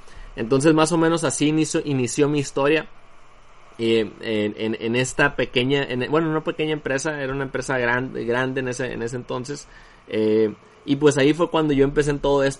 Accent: Culiacán, Sinaloa, Mexico; luego regresé acá a Culiacán, a mi ciudad natal

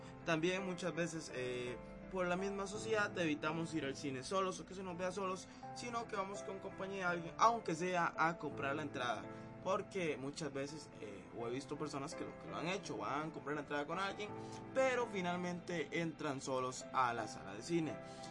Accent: Costa Rica; estamos algunos aficionados que escribimos para páginas importantes en el país, o en mi país, por lo menos Costa Rica.

